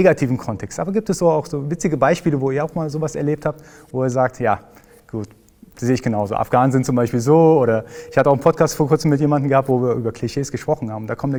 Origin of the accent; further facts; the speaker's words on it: Iran; ich komme aus dem Iran.